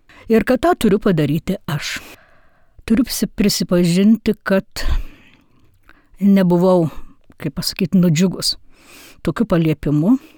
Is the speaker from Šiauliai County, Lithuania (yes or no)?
no; Marijampolė, Marijampolė County, Lithuania; Ir nors pati esu marijampolietė